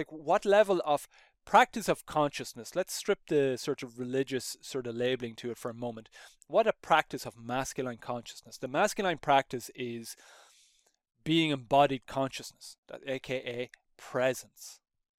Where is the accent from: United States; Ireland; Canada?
Ireland; growing up in Roman Catholic Ireland, I just didn't get any inspiration from the teachings of Jesus.